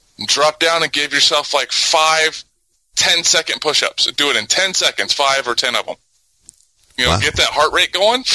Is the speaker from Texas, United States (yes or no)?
yes; San Antonio, Texas, United States; also born or lived in Tennessee / Georgia / Florida; I'm from Texas, born in San Antonio, Texas.